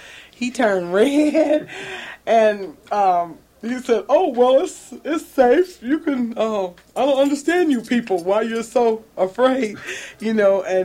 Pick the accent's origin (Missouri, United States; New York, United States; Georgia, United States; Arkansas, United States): Georgia, United States; Sparta; I'm from Hancock County, Georgia, Sparta. It's an 80% African American community in Southeast Georgia.